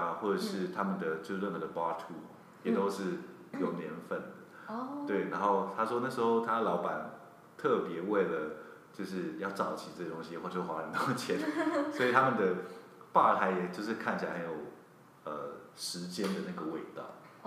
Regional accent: Taiwan; 我是来台自台湾什么什么

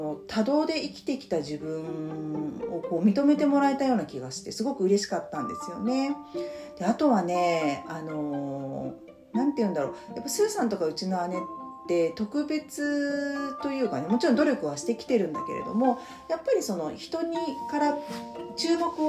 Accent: Shinjuku, Tokyo, Japan; 私たちは新宿の神楽坂の生まれ育ちで

